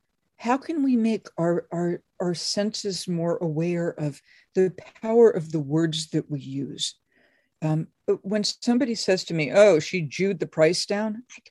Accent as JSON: {"language": "English", "region": "Massachusetts", "country": "United States", "said": "When I was a kid, I'm from Massachusetts."}